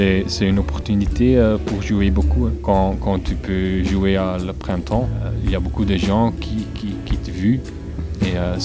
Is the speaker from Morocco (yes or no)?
no; Flanders, Belgium; French is a second language; Je ne parle pas beaucoup le français. Je suis flamande.